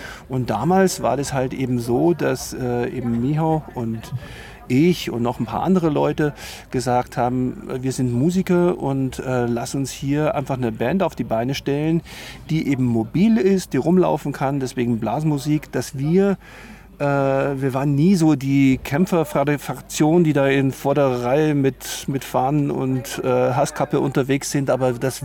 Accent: Dresden, Saxony, Germany; wir kommen aus Dresden

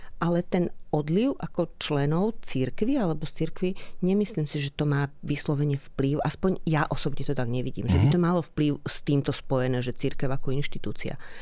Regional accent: Červenica, Prešov Region, Slovakia; vyrastala som ako dieťa v Červenici, čo je vedľajšia na dedina, kde sú opálové bane.

